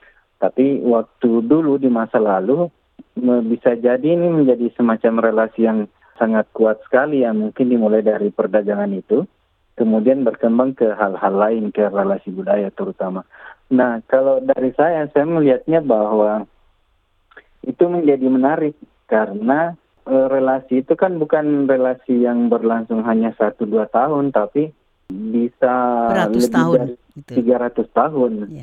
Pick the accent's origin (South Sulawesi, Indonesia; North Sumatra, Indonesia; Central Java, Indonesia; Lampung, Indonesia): South Sulawesi, Indonesia; Makassar; mereka betul-betul melihat kami orang Makassar, sangat menghargai kami di Makassar